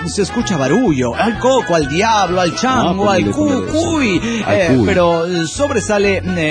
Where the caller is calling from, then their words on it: Cuernavaca, Morelos, Mexico; de Cuernavaca, Morelos